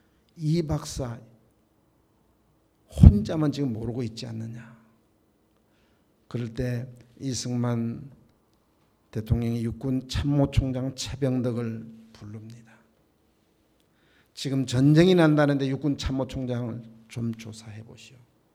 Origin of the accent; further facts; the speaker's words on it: South Korea; 우리는 한국 사람들입니다.